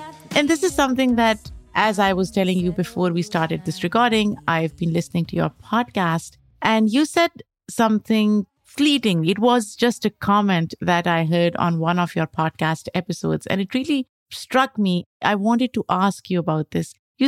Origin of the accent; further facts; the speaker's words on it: Pakistan; When I was growing up in Pakistan, we were told that if you drink milk, you'll get lighter skin.